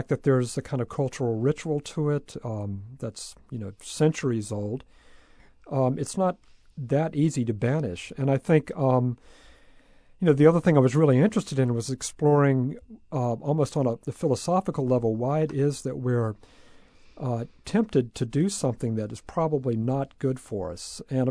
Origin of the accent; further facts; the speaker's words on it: North Carolina, United States; a sort of belated love letter to my home state.